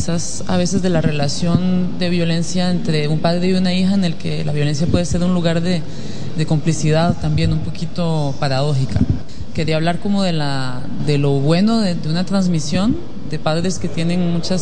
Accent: Costa Rica; como que siento que yo nací, crecí en Costa Rica, y entonces regresar allá me permite pues intentar encontrar el origen de lo que soy

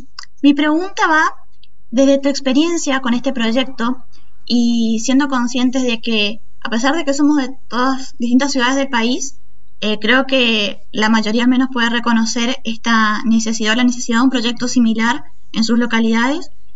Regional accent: Corrientes, Argentina; soy de Corrientes, tengo 21 años, estudio abogacía

